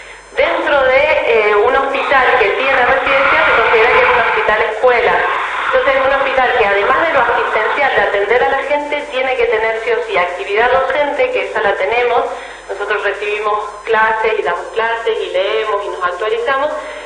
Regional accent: San Rafael, Mendoza, Argentina; Yo soy de San Rafael, yo soy de acá, mi familia es de Mendoza, pero yo soy de acá

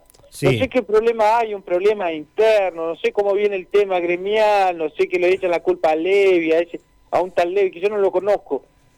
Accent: Cutral Có, Neuquén, Argentina; si ellos lo están discriminando porque somos de Cutralcó, ¿por qué tienen que venir a robar nuestras tierras también?

